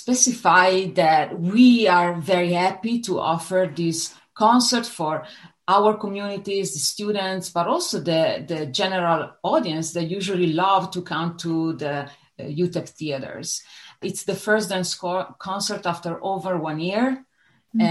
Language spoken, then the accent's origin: English; Italy; English is a second language; moved away as an adult; also born or lived in London / France / Switzerland / Los Angeles; I'm originally from Italy, and I lived in different countries and continents, and all of that for dance. I moved to London to study contemporary dance when I was 18. Then I moved to France to dance and study there. Then I moved back to Italy, then to Switzerland.